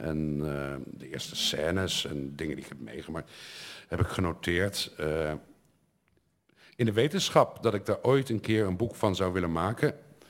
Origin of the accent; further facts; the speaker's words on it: Netherlands; het begon er al mee dat ik als Nederlander mij vestig in een nieuwe wereld.